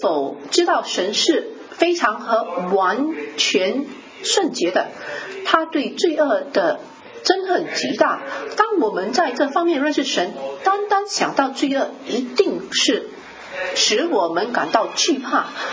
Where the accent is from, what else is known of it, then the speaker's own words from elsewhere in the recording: Kuala Lumpur, Malaysia; 我小时候在吉隆坡就读一所公教小学